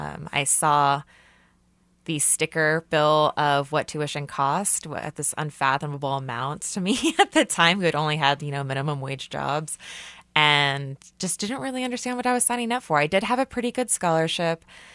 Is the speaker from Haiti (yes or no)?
no; Kansas City, Missouri, United States; So I guess I am a true millennial in the sense that I went out of state for college. I grew up here in Kansas City.